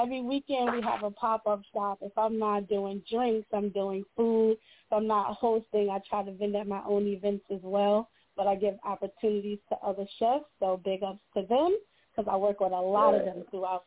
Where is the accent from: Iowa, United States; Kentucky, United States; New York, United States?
New York, United States; Long Island; Long Island. I'm from Long Island.